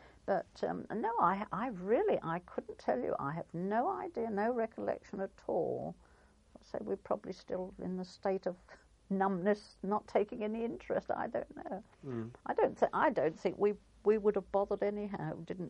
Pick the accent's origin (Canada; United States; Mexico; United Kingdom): United Kingdom; England; Very, as English people always do, we queued up and stood in a queue for ages and ages and ages for our food